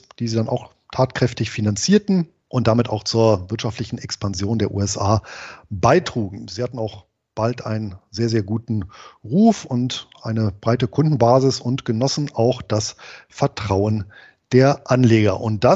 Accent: Bonn, North Rhine-Westphalia, Germany; Denn meine Heimatstadt Bonn

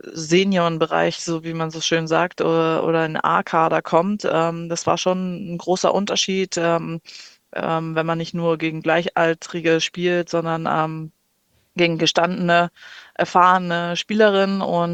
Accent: Wasserburg am Inn, Bavaria, Germany; Wir sind beide aus Wasserburg gekommen.

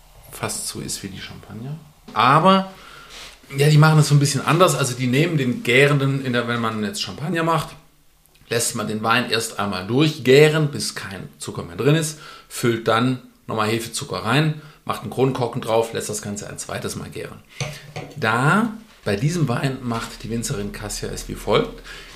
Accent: Baden-Württemberg, Germany; born there; accent: Swabian; ich bin ja Schwabe von Geburt an.

